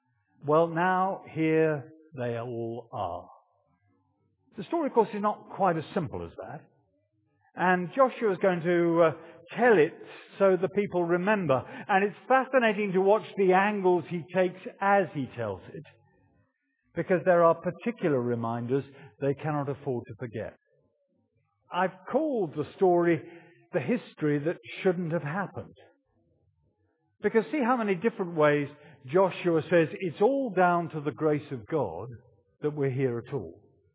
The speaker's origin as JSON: {"language": "English", "country": "United Kingdom", "said": "But sorry, right, I'm a Brit, I'm not going there."}